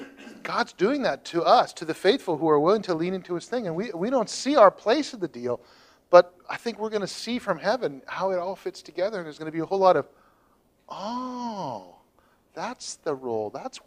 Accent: Texas, United States; born there; moved away as an adult; I was born in the great state of Texas, and you can't be more American than Texan. I grew up in the United States Air Force. That makes you pretty American.

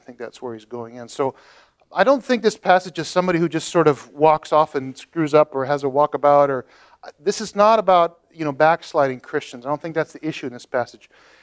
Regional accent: United States; That's why flag desecration is a big deal, at least in North America, particularly where I grew up in the States.

